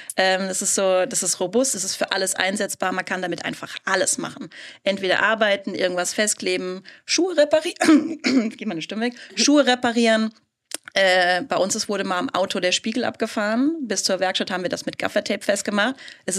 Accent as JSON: {"language": "German", "town": "Kaiserslautern", "region": "Rhineland-Palatinate", "country": "Germany", "said": "Ich komme aus Kaiserslautern, also ein bisschen die andere Richtung. Bin noch nicht 40, aber ich werde das dieses Jahr."}